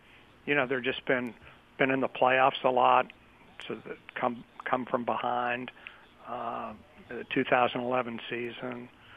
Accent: St. Louis, Missouri, United States; growing up in St. Louis, being a Cardinal fan, my father was in the business

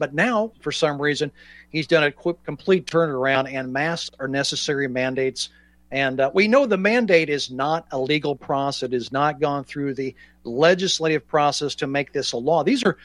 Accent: California, United States; I came from California

